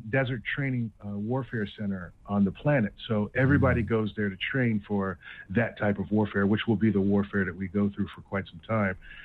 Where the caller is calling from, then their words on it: Los Angeles, California, United States; I'm in L.A. I'm up in San Fernando Valley.